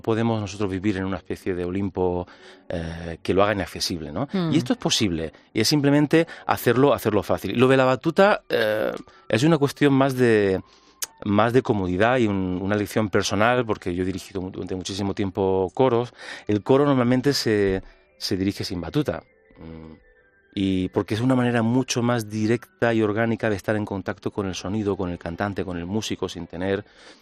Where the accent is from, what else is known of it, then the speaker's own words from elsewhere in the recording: Granada, Andalusia, Spain; yo vengo de ahí de alguna manera, vengo de Andalucía, de Granada